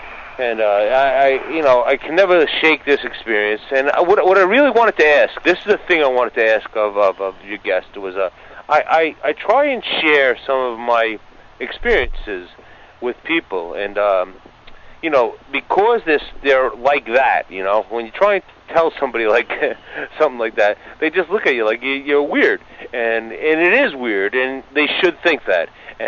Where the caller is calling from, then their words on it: New York, United States; Hi, Kevin. … I'm calling from New York.